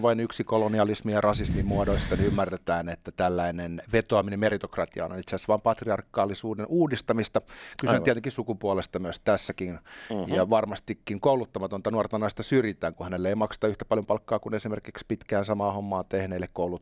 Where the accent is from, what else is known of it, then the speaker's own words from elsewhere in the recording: Espoo, Uusimaa, Finland; Itse olen Espoosta.